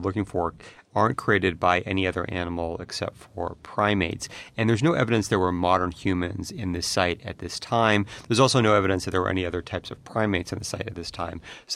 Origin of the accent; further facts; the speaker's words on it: California, United States; Well, I grew up in California and we had a lot of earthquakes and we didn't move because of earthquakes.